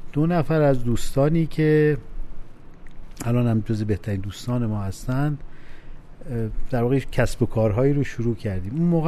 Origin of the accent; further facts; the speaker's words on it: Khorramabad, Lorestan, Iran; من تا 50 سال پیش دقیقا در لرستان به دنیا اومدم، در یک خانواده پر جمعیت با 5 خواهر و 2 برادر دیگه.